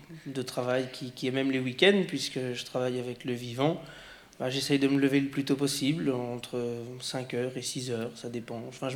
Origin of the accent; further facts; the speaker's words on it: Le Creusot, Bourgogne-Franche-Comté, France; born there; Pour ma part, je suis né au Creusot, j'ai fait mes études à Autun. On est 100% du cru